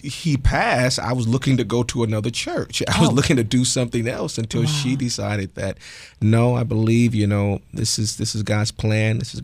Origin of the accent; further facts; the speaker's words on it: Jackson, Michigan, United States; now in Lansing, United States; We were from Jackson, Michigan, born and raised in Jackson, Michigan. And we came in like 1976.